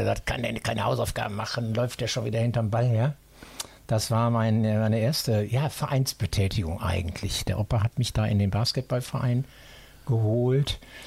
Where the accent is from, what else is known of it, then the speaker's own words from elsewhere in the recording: Düsseldorf, North Rhine-Westphalia, Germany; born there; Ich bin in Niederkassel geboren, an der Grenze Niederkasseler Kirchweg zu Oberkassel, wo jetzt das japanische des Echo-Haus steht. Da stand mein Geburtshaus.